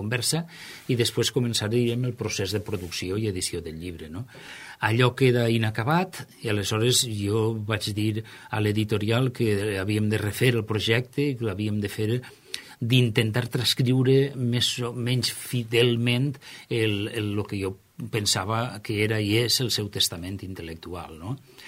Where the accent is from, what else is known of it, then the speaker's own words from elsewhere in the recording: Meliana, Valencian Community, Spain; jo soc un paio de Meliana que va néixer allí